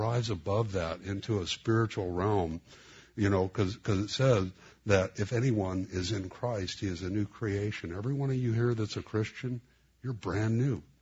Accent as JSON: {"language": "English", "town": "Los Angeles", "region": "California", "country": "United States", "tie": "born or raised there", "said": "my best friends, I grew up in East L.A., and my best friends were Mexican"}